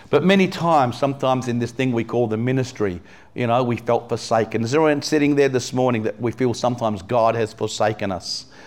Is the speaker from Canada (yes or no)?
no; England, United Kingdom; now in Perth, Australia; We left England. I'm from England originally. I'm Anglo-Indian, born in England. And we left the great Southampton.